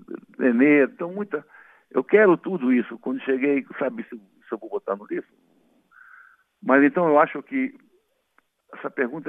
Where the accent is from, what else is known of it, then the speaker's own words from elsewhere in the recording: Penha, Brazil; now in Porto Alegre, Brazil; fomos criados juntos na Penha, era o amigo mais antigo que eu tinha na vida.